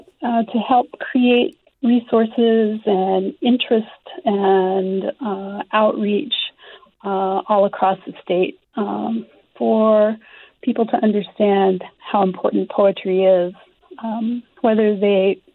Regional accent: Wichita, Kansas, United States; I grew up in Wichita, Kansas.

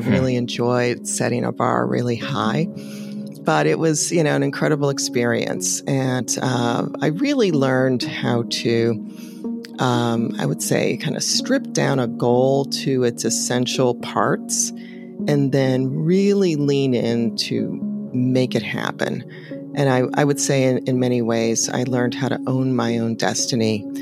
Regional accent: Chicago, Illinois, United States; Yeah, we grew up on the south side of Chicago during a lot of those transitional years.

